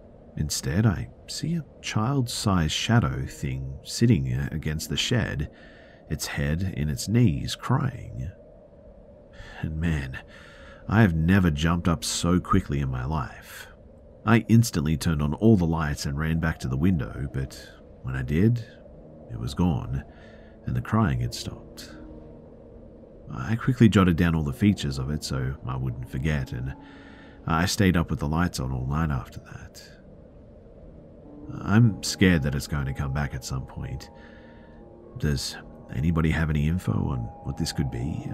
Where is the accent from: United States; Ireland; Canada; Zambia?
United States; Ohio; I grew up in the Midwest, Ohio to be more specific. The town, or village as we grew up calling it, was not large by any means, maybe around 40 to 50 people at most.